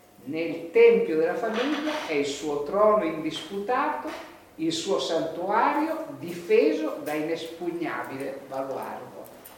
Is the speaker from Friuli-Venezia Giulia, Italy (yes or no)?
no; Torre Pellice, Piedmont, Italy; born there; sono proprio nata a Torre Pellice, quindi mi fa particolarmente piacere pensare che in quelle valli